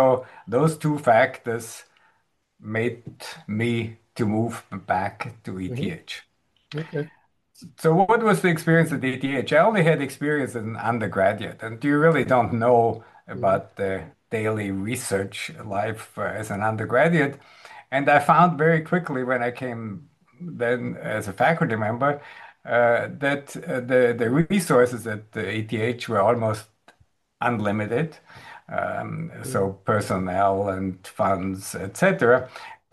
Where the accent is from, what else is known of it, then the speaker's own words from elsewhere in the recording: Graz, Styria, Austria; moved away as an adult; also born or lived in United States; I am originally from Graz, from Austria, at least from Europe.